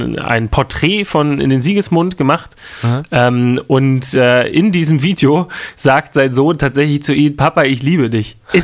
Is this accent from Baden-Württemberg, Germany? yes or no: no; Berlin, Germany; Ich als Berliner